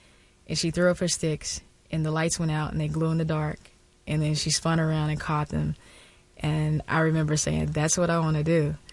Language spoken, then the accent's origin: English; the South, United States; because, you know, I am from the South, so I got to listen to my dirty, dirty South.